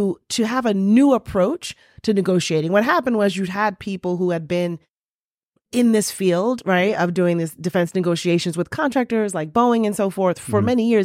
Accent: New York, United States; I grew up, mostly in New York. And just growing up in New York, it's a certain hustle that's required

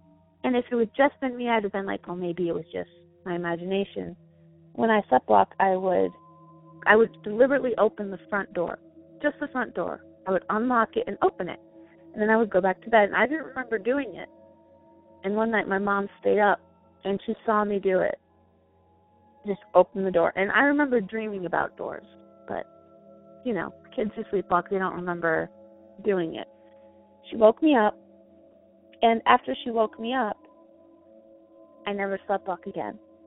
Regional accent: Michigan, United States; now in Idaho, United States; I live in Idaho. I'm originally from Michigan, and that's where this story actually takes place.

